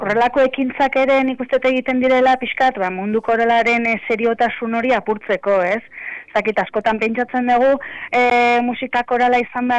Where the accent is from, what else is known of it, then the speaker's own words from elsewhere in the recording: Aramaio, Basque Country, Spain; gu Aramaiokoa gara, 1300 biztanle gara.